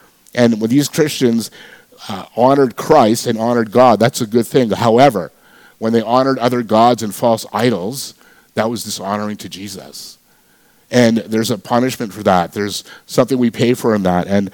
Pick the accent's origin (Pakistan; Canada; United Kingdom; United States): Canada; Vancouver, British Columbia; When I was growing up in Vancouver, I didn't grow up as a Christian, and my parents and I were practicing Hindus.